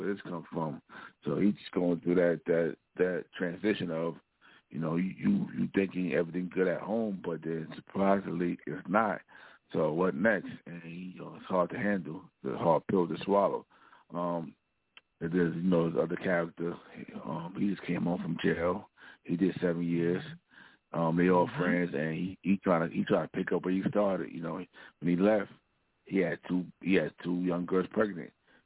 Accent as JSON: {"language": "English", "region": "New York", "country": "United States", "tie": "born or raised there", "said": "It's loosely based about my life, growing up in Queens, the relationships I've been through."}